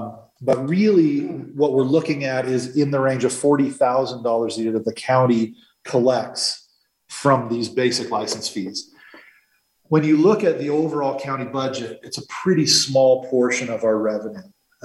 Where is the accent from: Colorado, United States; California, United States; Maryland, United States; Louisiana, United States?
California, United States; Now, I'm a refugee from the People's Republic of California. But one of the good things about the town that I lived in there was there was just a $20 a year business registration fee